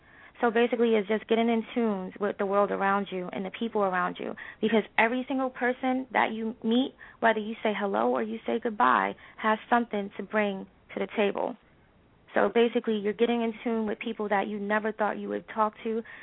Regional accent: New York, United States; I'm from New York

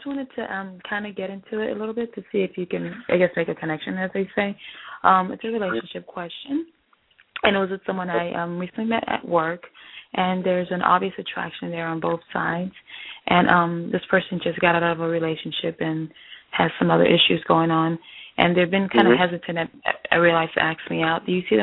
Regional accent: Miami, Florida, United States; now in North Carolina, United States; Well, that's Miami, but I no longer live there. I live in North Carolina now.

